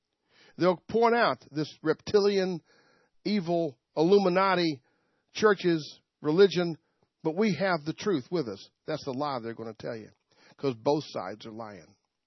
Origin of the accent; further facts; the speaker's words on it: the South, United States; I said, that's all I can do is speak English. I'm from the South.